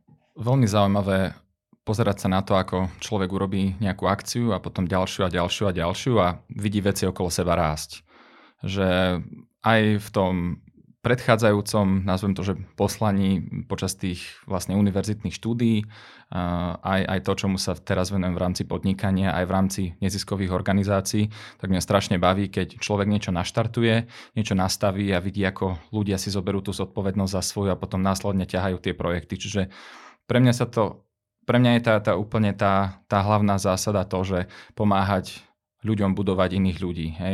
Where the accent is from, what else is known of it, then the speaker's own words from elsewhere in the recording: Rimavská Sobota, Banská Bystrica Region, Slovakia; moved away as an adult; ja keď som sa dokázal z Rimavskej Soboty, z bežnej obchodnej akadémie, s tým, že som nebol jednotkár, dostať do zahraničia a následne akože študovať po celom svete